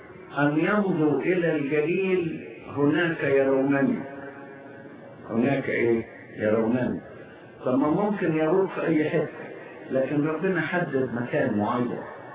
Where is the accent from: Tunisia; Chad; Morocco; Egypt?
Egypt; احنا نشكر الله ان بلادنا مصر كانت من بين هذه الامكنه